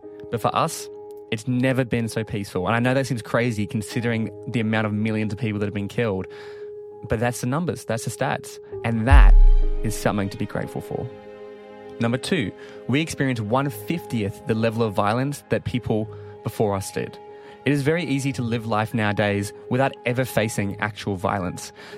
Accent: Timaru, Canterbury, New Zealand; So I grew up in New Zealand in a small country town called Timaru.

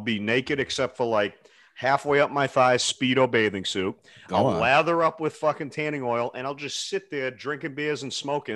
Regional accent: Boston, Massachusetts, United States; I'm from Boston, and that's like our shtick.

